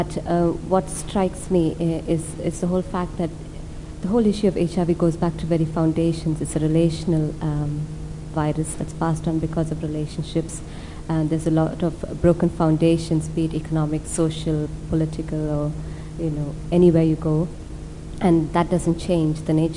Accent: India; English is a second language; now in United Kingdom; Well, I think I am from India, and I've lived in this country for 3 years now.

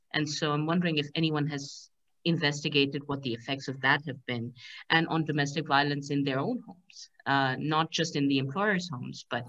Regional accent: Pakistan; I'm from Pakistan and in Pakistan right now

